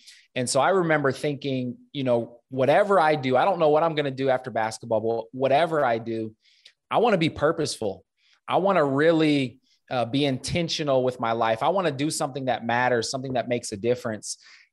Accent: Omaha, Nebraska, United States; Number one, born and raised in Omaha.

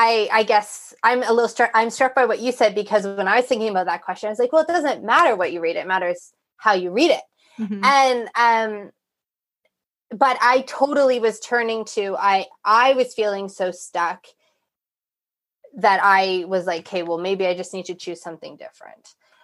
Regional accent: Canada; oh, this isn't just about me reading as a Canadian in a Canadian context about someone who's had an experience of being Canadian different than mine.

